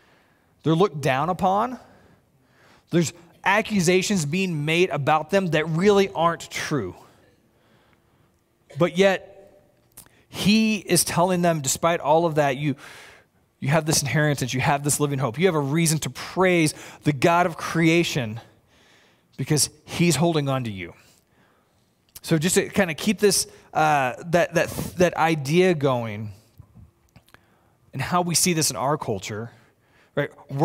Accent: Lubbock, Texas, United States; I'm from Lubbock, Texas.

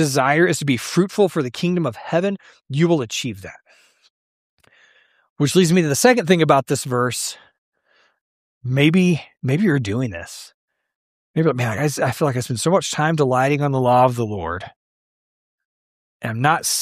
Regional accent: Texas, United States; Growing up in West Texas, if you see a tree, somebody wanted that tree there. Trees don't just happen in West Texas.

